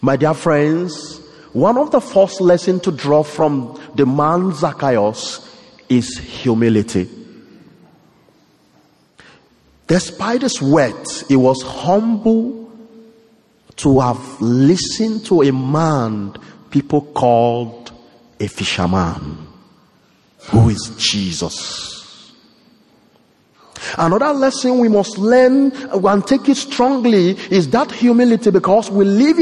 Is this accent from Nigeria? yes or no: yes; Nigeria; now in United States; I am from Nigeria